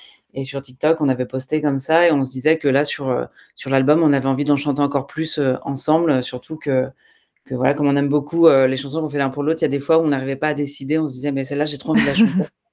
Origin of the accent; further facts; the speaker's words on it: Bourgogne-Franche-Comté, France; Moi, je viens de Bourgogne